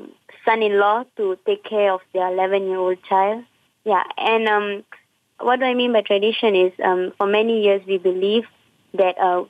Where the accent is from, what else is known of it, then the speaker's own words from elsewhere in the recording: India; Okay, as an Indian, I'm an Indian.